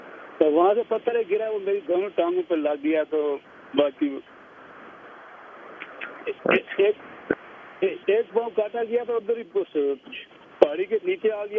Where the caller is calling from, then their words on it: Forward Kahuta, Azad Kashmir, Pakistan; میں سر forward quota Azad Kashmir سے, ضلع حویلی سے.